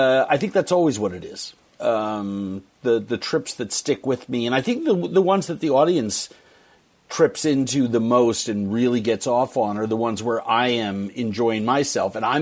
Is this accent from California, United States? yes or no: no; Manhattan, New York, United States; Manhattan. Born in Manhattan, raised in Manhattan. 1961, Mount Sinai Hospital. It's where it all began.